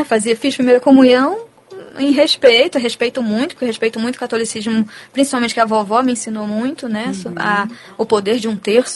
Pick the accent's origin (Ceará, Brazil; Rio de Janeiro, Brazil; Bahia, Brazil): Ceará, Brazil; Eu sou cearense, né, lá não é muito bem visto antigamente